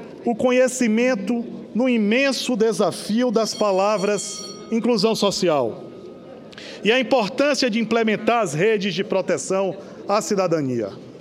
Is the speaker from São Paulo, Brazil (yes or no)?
no; Salvador, Bahia, Brazil; also born or lived in Lauro de Freitas; Carrego comigo traços da capital Salvador, minha cidade natal, mas trago ainda o aprendizado do povo empreendedor de Lauro de Freitas, a cidade que me acolheu no meu primeiro mandato como político